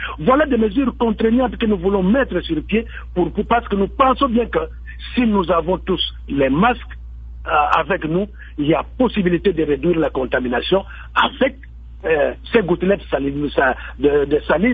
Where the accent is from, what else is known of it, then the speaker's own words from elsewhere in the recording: Matadi, Kongo Central, DR Congo; ici chez nous dans le Congo central, à Matadi